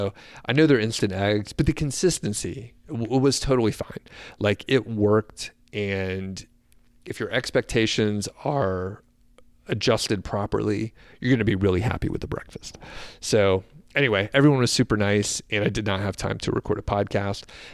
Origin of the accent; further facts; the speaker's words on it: Atlanta, Georgia, United States; because we're from Atlanta